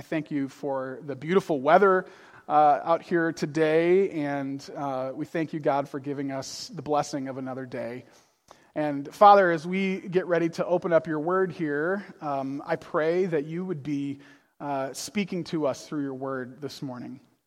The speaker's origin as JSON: {"language": "English", "region": "Illinois", "country": "United States", "also_born_or_lived": "northern Minnesota", "said": "I would tell people that I was from Chicago because it was just easier than explaining, like, it's outside of Chicago, whatever."}